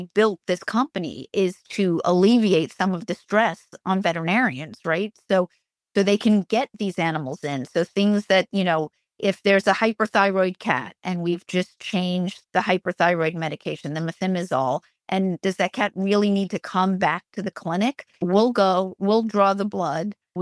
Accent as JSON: {"language": "English", "town": "New York City", "region": "New York", "country": "United States", "tie": "born or raised there", "said": "I grew up in New York City."}